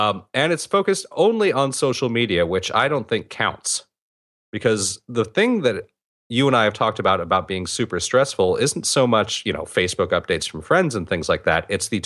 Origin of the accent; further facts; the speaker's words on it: California, United States; even I do it as a Californian.